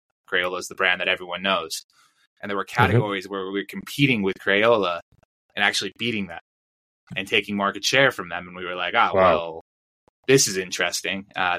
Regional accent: Connecticut, United States; moved away as an adult; now in Mexico; I'm originally from the U.S. I didn't grow up here in Mexico. I grew up in Connecticut, lived there pretty much my entire life.

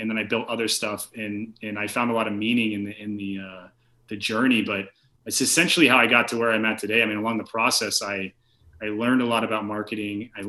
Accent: Tennessee, United States; Growing up in Tennessee, it's a very Southern sort of just redneck like party atmosphere, you know?

